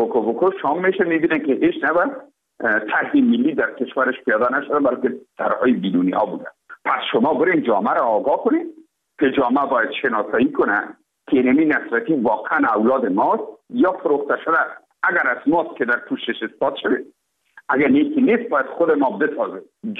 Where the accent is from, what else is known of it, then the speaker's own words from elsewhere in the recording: Afghanistan; ما افغان هستیم.